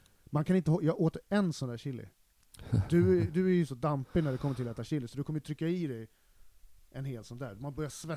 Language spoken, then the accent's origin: Swedish; Stockholm, Stockholm County, Sweden; jag är liksom, jag är stockholmare